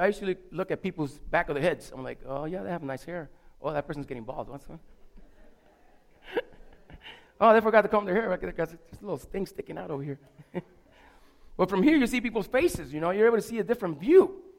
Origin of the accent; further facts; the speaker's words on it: Puerto Rico; born there; I was born in Puerto Rico, and she had some land.